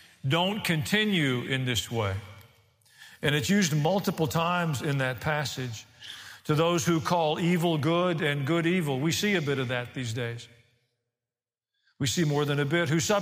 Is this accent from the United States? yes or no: yes; Tennessee, United States; I grew up in Tennessee around a lot of horses. We use woe a lot, but it's a little different woe.